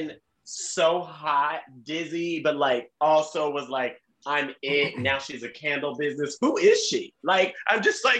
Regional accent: Atlanta, Georgia, United States; I am from Atlanta. Every mall they shoot up.

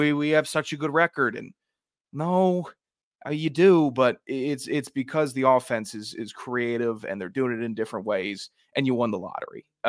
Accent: Virginia, United States; I'm from Loudoun.

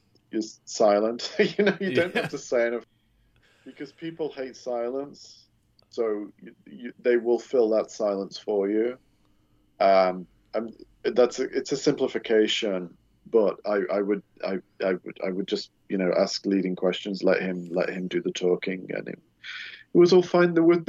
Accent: England, United Kingdom; So, I mean, and maybe we had that kind of connection because being English, I am a little bit stiff and awkward around people

